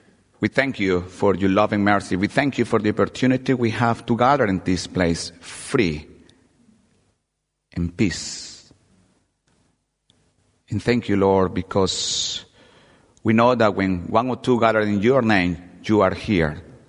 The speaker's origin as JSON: {"language": "English", "town": "Guayaquil", "region": "Guayas", "country": "Ecuador", "tie": "born or raised there", "second_language": "English", "said": "I was born in Ecuador. Ecuador is the country I come from. Guayaquil is the city where I live. I grew up in a Baptist setting. My father is still a Baptist minister in Guayaquil."}